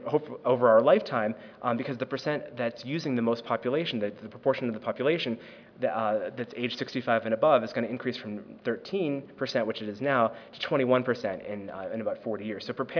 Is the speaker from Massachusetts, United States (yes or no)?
yes; Massachusetts, United States; in my home state of Massachusetts